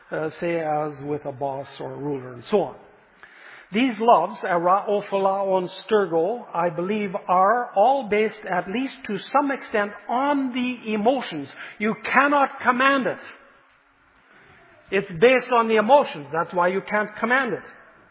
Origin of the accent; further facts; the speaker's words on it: Vanderhoof, British Columbia, Canada; For those of you who know Vanderhoof, my hometown where I grew up, you know that when you come from the east, you go down a long hill until you come into the Chaco River Valley.